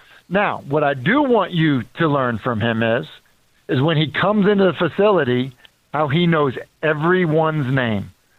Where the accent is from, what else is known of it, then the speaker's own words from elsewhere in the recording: Northeast, United States; Really, a better example is like growing up in the Northeast or like starting to raise my kids in the Northeast